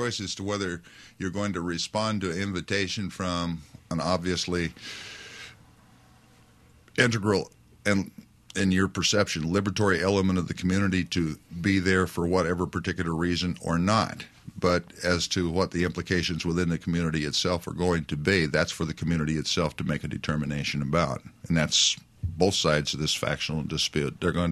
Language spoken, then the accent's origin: English; Illinois, United States; named for a specific individual who happened to be a leader of the Meskaki and Sauk people where I grew up in Illinois.